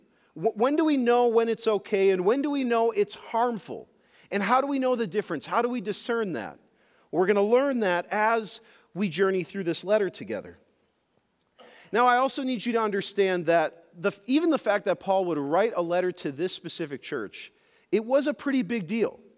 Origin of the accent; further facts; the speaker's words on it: Oshkosh, Wisconsin, United States; born there; Now, I was born in Oshkosh, so I can say things like this.